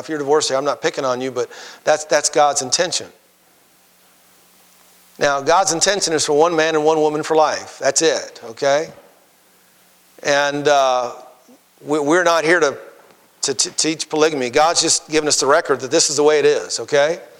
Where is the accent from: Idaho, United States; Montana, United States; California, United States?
Idaho, United States; And of course, I was raised in Idaho and in Mormon country.